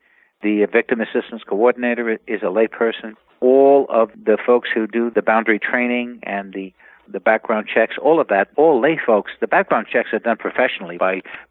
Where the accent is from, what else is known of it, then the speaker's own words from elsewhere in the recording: New York, United States; You know, I come from New York, and of course, after 9/11 in New York City